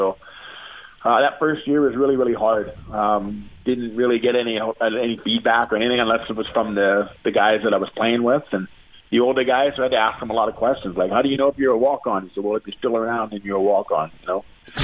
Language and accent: English; Canada; born there; my dad kind of let it slip that I was born in Canada